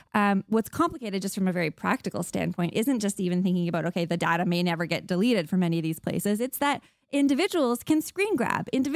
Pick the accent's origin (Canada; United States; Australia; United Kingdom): Canada; I'm speaking as a Canadian